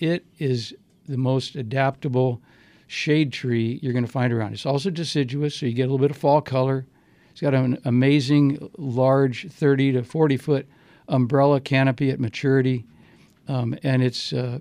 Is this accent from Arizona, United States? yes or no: yes; Arizona, United States; Now you wonder, this got to be a desert tree because I'm from Arizona.